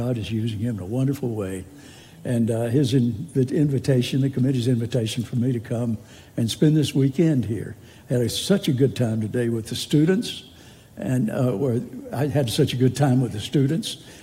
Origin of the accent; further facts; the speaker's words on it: Liberty, North Carolina, United States; I'm from Liberty. And most people don't know where Liberty is. We went from three stoplights to two, I think, and they built the bypass around. But I always treasured Liberty as my hometown. It's where I grew up